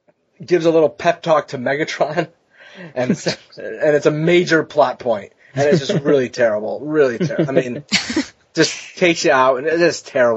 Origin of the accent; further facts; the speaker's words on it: Utica, New York, United States; So you went through my hometown of Utica.